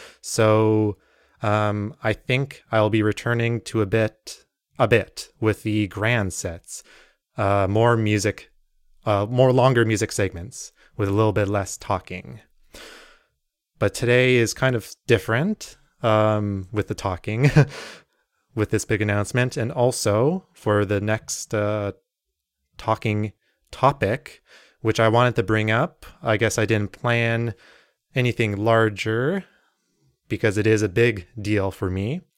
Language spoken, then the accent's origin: English; Mississauga, Ontario, Canada; in my hometown of Mississauga